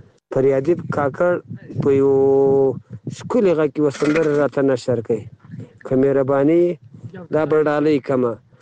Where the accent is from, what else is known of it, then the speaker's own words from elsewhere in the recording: Zabul, Afghanistan; now in Iran; د زابل دی ولایت خاکی افغان دی ولسوالۍ د جنین دی کلی اوسیدونکی یم. تا مهال د غم شپې ورځې په ایران کې سبا کوم.